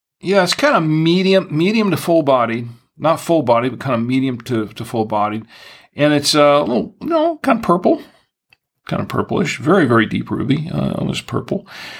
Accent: Orlando, Florida, United States; and Orlando, Florida, my hometown, pretty much, $7.99 a bottle.

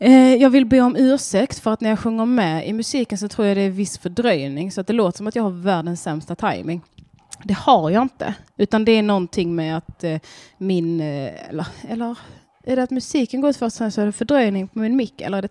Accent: Skåne, Sweden; För jag är från Skåne.

